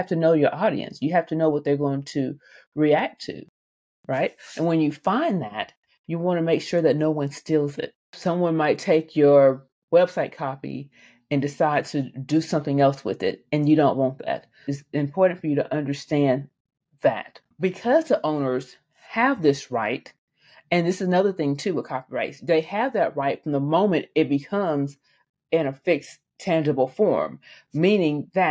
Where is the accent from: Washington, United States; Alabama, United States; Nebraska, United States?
Alabama, United States; Montgomery; Monday I came home and I spoke in my hometown of Montgomery.